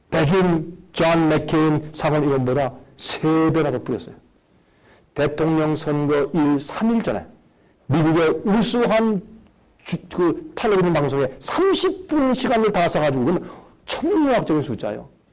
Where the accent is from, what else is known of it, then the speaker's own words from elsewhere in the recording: South Korea; 저도 한국 사람이니까 한국이 이번 경제 문제를 대처하는데 최고다.